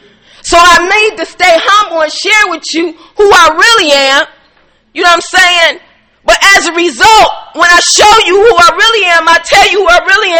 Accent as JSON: {"language": "English", "region": "Midwest", "country": "United States", "said": "I usually come in September to see what's going on the East Coast. You know, I'm from the Midwest."}